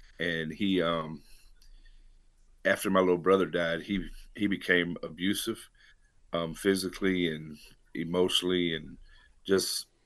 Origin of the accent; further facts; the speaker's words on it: Key West, Florida, United States; born there; So I was born in Key West, Florida, and I was a little freckle-faced little kid, never felt like I fit in anywhere.